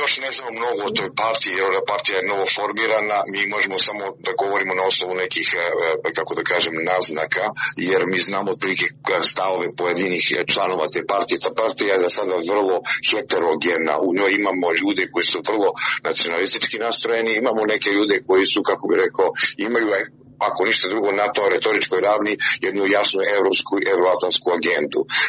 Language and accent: Serbian; north, Montenegro; prije svega na sjeveru Crne Gore, odakle sam ja